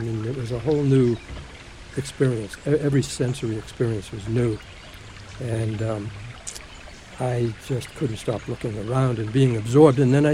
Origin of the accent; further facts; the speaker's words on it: Altoona, Pennsylvania, United States; I was born and lived in Altoona, Pennsylvania, so I was in a central Pennsylvania railroad town, and I was in a, you know, an urban area.